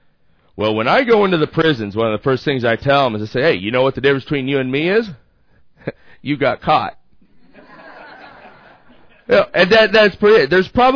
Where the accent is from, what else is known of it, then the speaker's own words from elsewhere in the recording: United States; number one, I'm an American, and so they don't really like that.